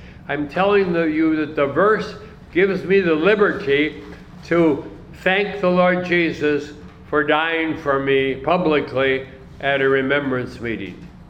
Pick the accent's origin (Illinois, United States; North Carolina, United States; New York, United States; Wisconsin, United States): Wisconsin, United States; Green Bay; I remember growing up in Green Bay, Wisconsin, and all my playmates were Catholic